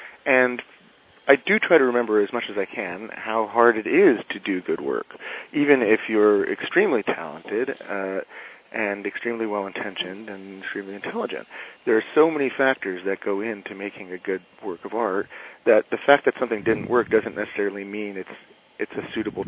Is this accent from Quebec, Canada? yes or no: yes; Montreal, Quebec, Canada; Well, I did grow up in Montreal, which is different from elsewhere in Canada in that it's part of Quebec, and so it is majoritarily French in its culture. I grew up in an English-speaking Jewish-Canadian family